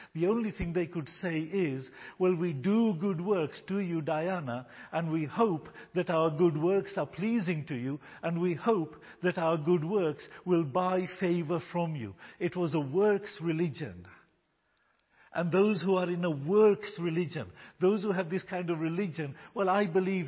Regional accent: United Kingdom; born there; I was born in a Christian home. I was born in Britain, a Christian country.

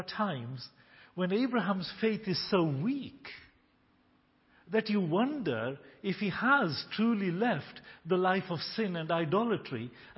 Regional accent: Kenya; born there; I'm a third generation Kenyan Asian. I was born in Kenya. My parents were born in Kenya. My grandparents were born in Kenya.

